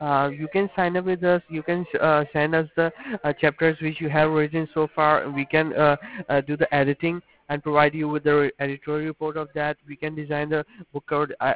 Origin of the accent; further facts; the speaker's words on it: Houston, Texas, United States; No, I'm not from England. I'm from Houston.